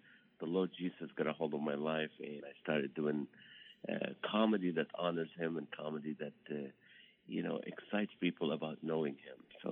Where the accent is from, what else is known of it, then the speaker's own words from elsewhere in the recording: Kuwait; moved away as an adult; also born or lived in Nazareth, Israel; now in Toledo, United States; I was born in the Holy Land in Nazareth, Israel. And when we were 3 years old, I was 3 years old, we moved, the family moved to Kuwait. And I went to school in Kuwait